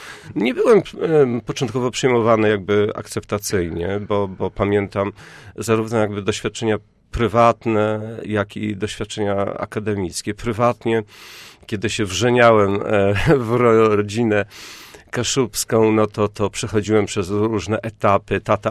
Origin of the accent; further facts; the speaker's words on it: Sławno, West Pomeranian Voivodeship, Poland; born there; urodzony w Sławnie, na Pomorzu.